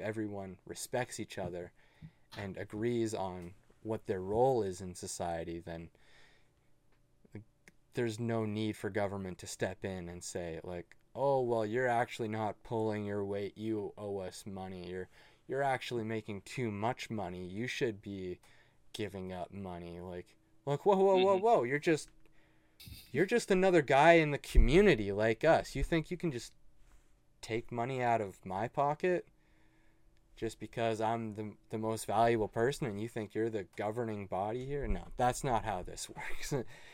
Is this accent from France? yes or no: no; Canada; I'm Canadian, so.